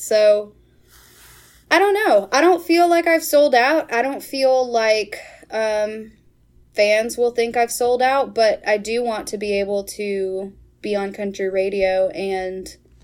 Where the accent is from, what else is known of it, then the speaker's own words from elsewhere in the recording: Shueyville, Iowa, United States; I'm from the Heartland. I am from a tiny little town by the name of Shueyville, Iowa, born and raised. And, you know, we have two bars and a church in Shueyville.